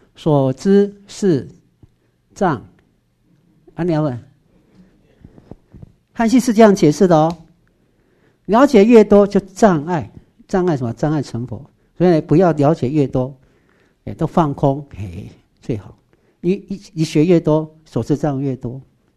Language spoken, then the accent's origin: Chinese; Taiwan; 这个就是我们台湾人